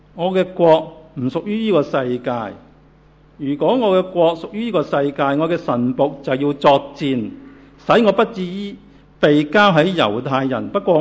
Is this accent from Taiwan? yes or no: no; Hong Kong; 当我呢 去美国的时候呢，要填那些入境表呢，我就写中国香港人